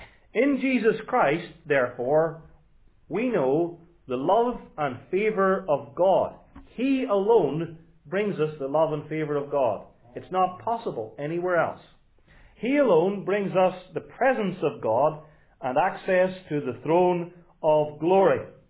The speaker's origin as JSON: {"language": "English", "region": "Northern Ireland", "country": "United Kingdom", "said": "In Northern Ireland, my home country"}